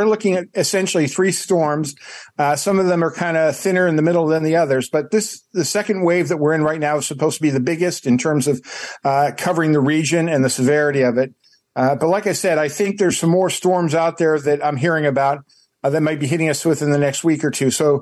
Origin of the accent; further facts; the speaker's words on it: Boston, Massachusetts, United States; I'm originally from Boston, so I'm a little used to it.